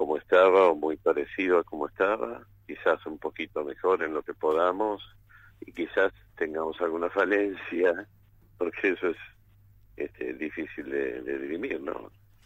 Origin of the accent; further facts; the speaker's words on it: Entre Ríos, Argentina; En realidad soy de Entre Ríos. Me manejo en la zona de la Mesopotamia.